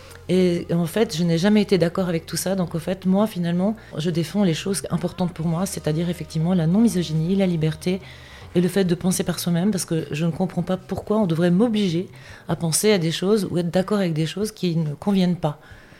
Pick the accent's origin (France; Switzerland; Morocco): Switzerland; Chez moi, en Suisse